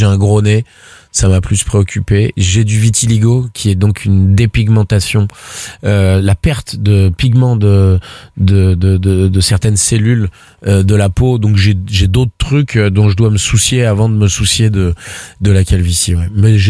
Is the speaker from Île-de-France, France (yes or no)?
yes; Boulogne-Billancourt, Île-de-France, France; Boulogne-Billancourt.